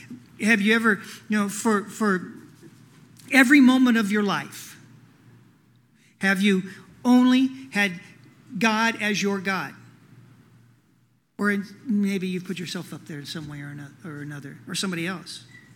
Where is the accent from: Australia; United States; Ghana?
United States; Oklahoma; I was raised in Oklahoma with that attitude. I really was.